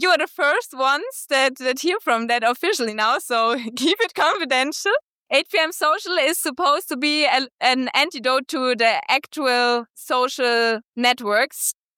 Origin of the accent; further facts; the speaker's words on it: Germany; Nice to be here. Yeah, I'm originally from Germany.